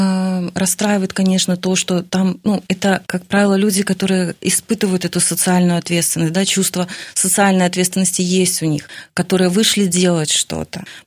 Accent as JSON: {"language": "Russian", "country": "Belarus", "tie": "born or raised there", "said": "Я, например, полька по национальности. Но я родилась в Беларуси. Это мой дом."}